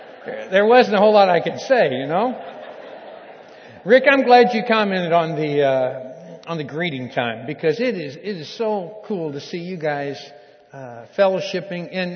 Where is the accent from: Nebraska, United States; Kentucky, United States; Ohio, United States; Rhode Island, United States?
Kentucky, United States; because I am from Kentucky, all right? Kentucky is a little different than Texas.